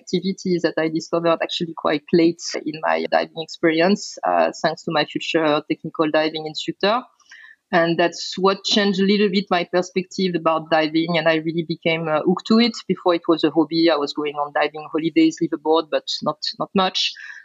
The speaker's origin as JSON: {"language": "English", "country": "France", "said": "So originally I'm from France, which is where I started diving when I was about 14 years old."}